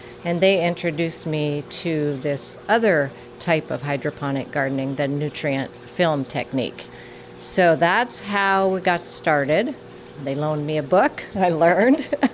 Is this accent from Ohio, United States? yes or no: no; Colorado, United States; now in Alaska, United States; I grew up in Colorado, gardened with my parents there. And then when we moved to Alaska, I always gardened.